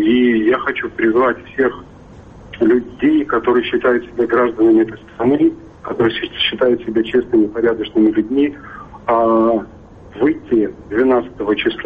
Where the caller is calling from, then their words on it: Moscow, Russia; я звоню из Москвы.